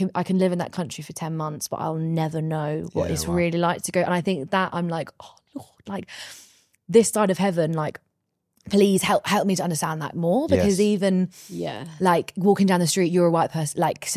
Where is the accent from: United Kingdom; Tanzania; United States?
United Kingdom; England; I am English, but I think I really battle with that of like, I'll never know.